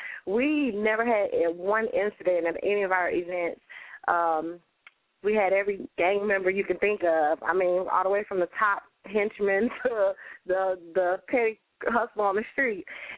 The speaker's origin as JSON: {"language": "English", "town": "Chicago", "region": "Illinois", "country": "United States", "lives_now": "Charlotte, United States", "said": "Okay, well, I hail from the Windy City, Chicago, Illinois. And Charlotte, North Carolina is my second home."}